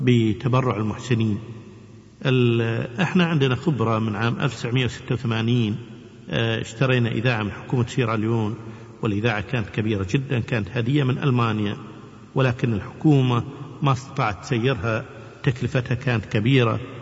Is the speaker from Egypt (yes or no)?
no; Kuwait; احنا من الكويت، والكويت هي في أرض مكة والمدينة